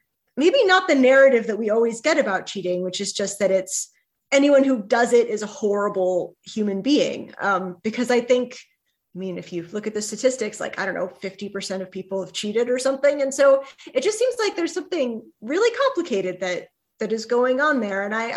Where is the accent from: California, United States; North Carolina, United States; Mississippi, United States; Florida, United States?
California, United States; San Diego; And I grew up loving baseball. I grew up in San Diego. I was a huge San Diego Padres fan.